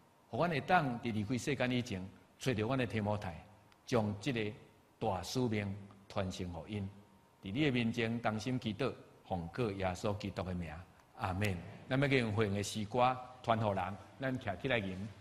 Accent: Taiwan; 经过很多代，我们台湾人才有机会才做主的学生，我们才有机会在这里有和平教会。

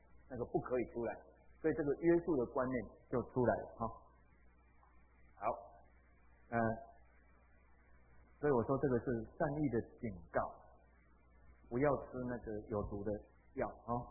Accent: Taiwan; 我们台湾人很奇怪

